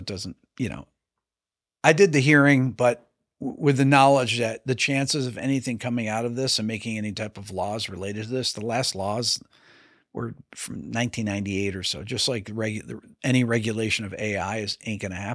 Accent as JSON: {"language": "English", "country": "United States", "said": "I'm an American."}